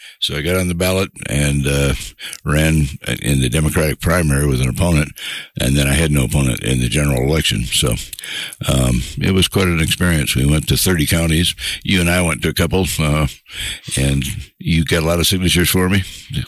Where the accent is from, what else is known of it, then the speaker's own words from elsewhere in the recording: Detroit, Michigan, United States; moved away as an adult; now in Albuquerque, United States; I grew up in Michigan, in Detroit, which is a great city for a while. Not so great afterward. Good place to be from.